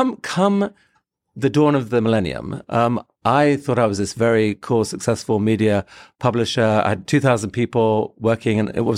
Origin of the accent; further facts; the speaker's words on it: Pakistan; also born or lived in India / Afghanistan / United Kingdom; I was born in Pakistan, missionary parents, grew up early years, Pakistan, India, Afghanistan, went to a global school with kids from 30 countries, loved it. But eventually, a few years later, ended up in UK as a journalist